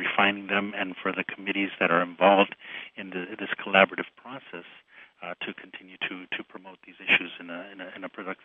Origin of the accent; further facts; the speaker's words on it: Los Angeles, California, United States; You know, I'm from Los Angeles. We have so many Mexican people there that they share in the excitement of the Holy Father going to Mexico.